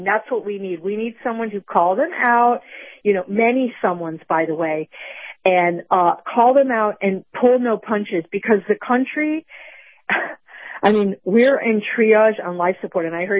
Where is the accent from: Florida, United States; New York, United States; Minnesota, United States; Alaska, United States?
Florida, United States; Miami; I'm from Miami.